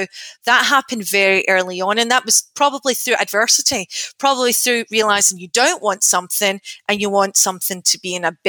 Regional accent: Glasgow, Scotland, United Kingdom; that did not happen in the streets of where I grew up in Glasgow.

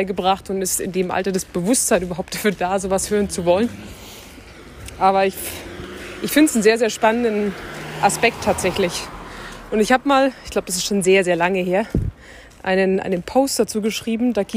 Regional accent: Pappenheim, Bavaria, Germany; Pappenheim ist sozusagen meine Heimat.

